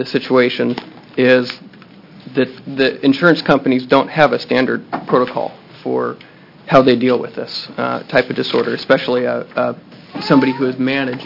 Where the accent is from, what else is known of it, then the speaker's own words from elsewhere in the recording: Sutherlin, Oregon, United States; I am from Sutherland, Oregon, and my wife and son Owen would be joining us